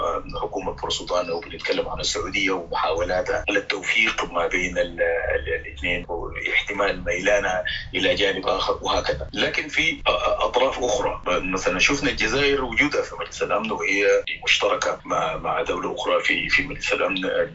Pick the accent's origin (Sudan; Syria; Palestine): Sudan; فلذلك يجب أن نتحلى بالمسؤولية كسودانيين